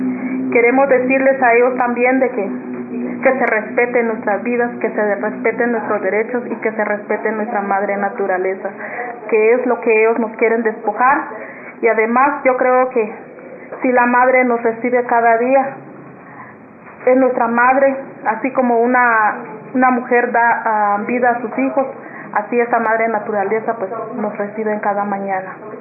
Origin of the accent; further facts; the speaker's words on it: Huehuetenango, Guatemala; Vengo en representación de Red Maya Nahuacatán. Soy maya aguacateca.